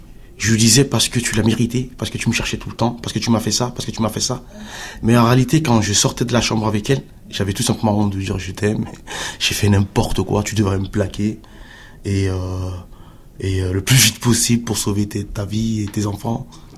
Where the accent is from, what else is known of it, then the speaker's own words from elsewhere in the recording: Cameroon; Moi, je suis Camerounais.